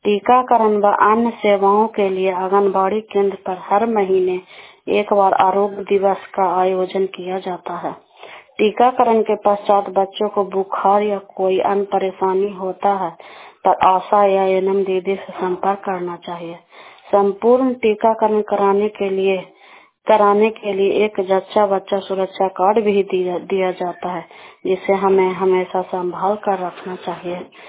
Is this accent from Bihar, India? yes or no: yes; Daniyawan, Bihar, India; मैं दनियावा ब्लॉक की रहने वाली हूँ।